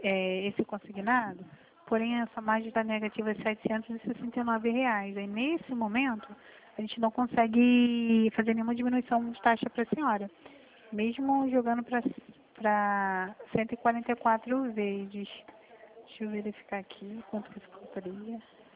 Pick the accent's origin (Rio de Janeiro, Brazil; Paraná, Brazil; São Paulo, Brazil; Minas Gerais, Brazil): Rio de Janeiro, Brazil; eu sou do Rio também